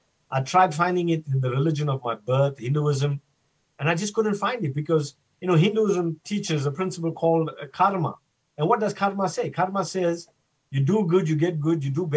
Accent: South Africa; I grew up confused in South Africa. You know, am I Indian? Am I South African?

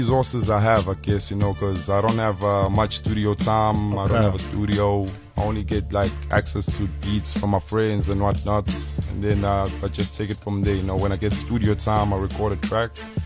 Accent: Durban, KwaZulu-Natal, South Africa; I come from Durban.

